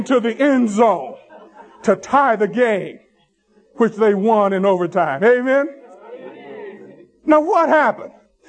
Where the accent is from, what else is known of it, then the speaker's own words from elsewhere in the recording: Tennessee, United States; Most of you know I'm from Tennessee.